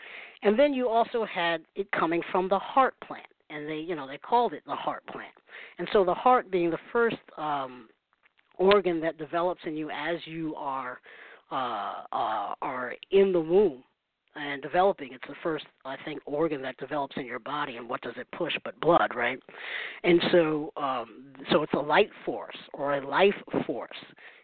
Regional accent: United States; If it's the wrong dialect, forgive me. I'm an American.

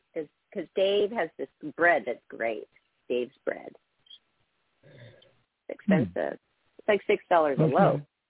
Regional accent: Seattle, Washington, United States; You know, we're from Seattle. We like a lot of seafood.

